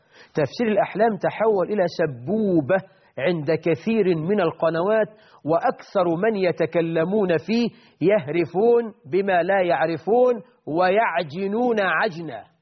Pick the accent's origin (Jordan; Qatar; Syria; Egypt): Egypt; ده النهاردة يا سعيد عندنا في مصر من يحارب شريعة الله